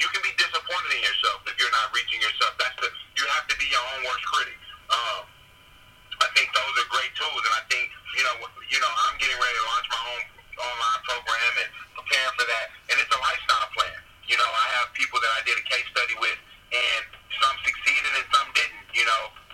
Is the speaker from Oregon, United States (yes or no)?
no; Houston, Texas, United States; now in Los Angeles, United States; I'm from Houston, Texas, but I am based out of Los Angeles.